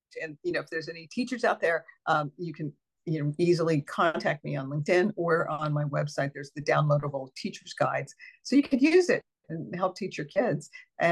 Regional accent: New Mexico, United States; also born or lived in South Dakota; Actually, because I was born in South Dakota, my mother was monolingual Spanish speaking at the time. And so when she returned with our family to New Mexico

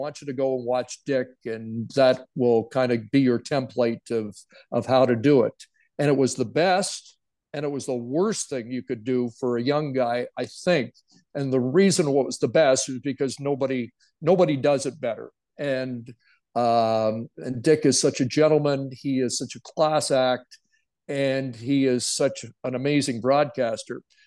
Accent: Toronto, Ontario, Canada; because I grew up in Toronto

